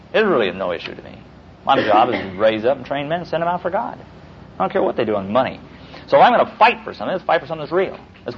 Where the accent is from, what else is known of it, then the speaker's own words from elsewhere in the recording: Midwest, United States; I was raised up in the Midwest where it was a sleeping bag and a hardwood floor.